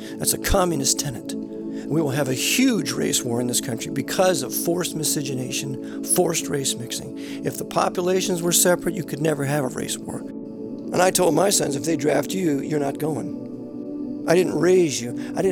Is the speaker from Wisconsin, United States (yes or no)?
no; Terra Hills, California, United States; also born or lived in Oakland; I didn't grow up in Oakland. I was born there, but I grew up in a little town called Terra Hills, a little Irish Catholic development there.